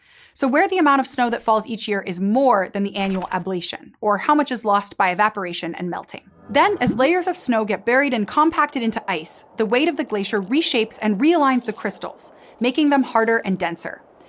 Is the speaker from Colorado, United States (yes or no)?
no; Ithaca, New York, United States; I grew up in Ithaca, New York, in the U.S., where there's a huge variety of landscapes.